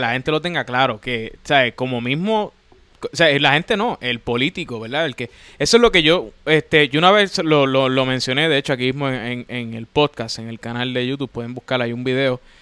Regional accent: Puerto Rico; el valor que tiene su trabajo para nosotros como puertorriqueños.

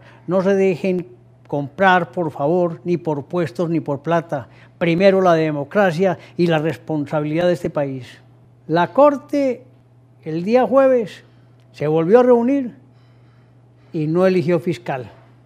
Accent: Colombia; Somos muchos los colombianos, 50 millones de colombianos

